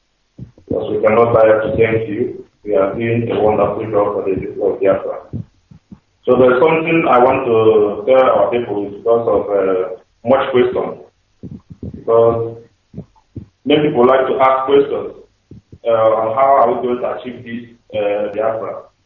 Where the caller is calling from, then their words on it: China; I'm calling from China.